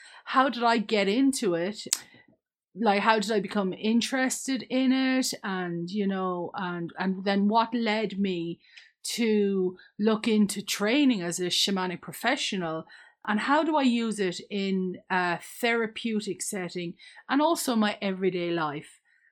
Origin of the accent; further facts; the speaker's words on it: Leinster, Ireland; born there; I am an Irish person. I was born in County Wexford, which is right on the coast in the sunny southeast.